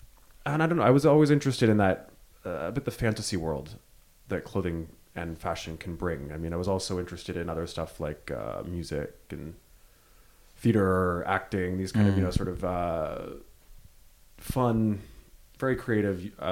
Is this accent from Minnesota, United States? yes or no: no; San Francisco, California, United States; Yeah, I grew up in San Francisco.